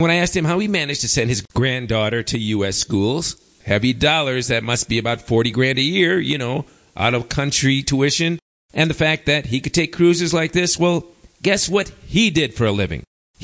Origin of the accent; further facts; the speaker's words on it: Chicago, Illinois, United States; now in Spain; And when I told him I was from Chicago and I never wanted to go back to the U.S. for any reason whatsoever